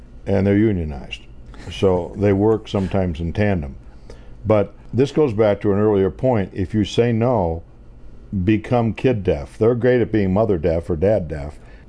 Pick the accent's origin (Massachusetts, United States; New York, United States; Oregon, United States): New York, United States; When we grew up in New York State, and we used to play sandlot everything, football, hockey in the street, baseball in the summertime